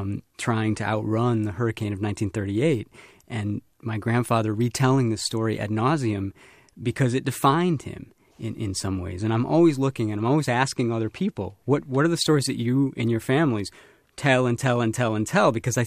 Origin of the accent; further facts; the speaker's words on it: Chicago, Illinois, United States; as a young, kid growing up in Chicago.